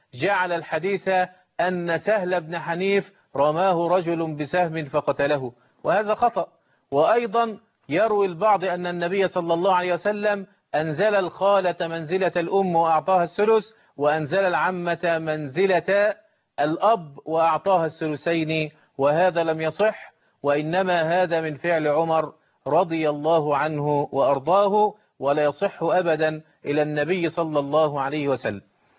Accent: Egypt; يبقى على القانون المصري المعمول به عندنا في مصر إن بنتين الأخت هينفردوا بالتركة في هذه المسألة.

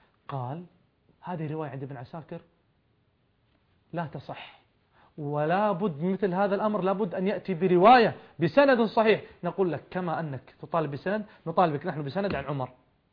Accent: Kuwait; فله مكانة عظيمة عندنا ككويتيين خصوصا وعند أهل السنة عموما.

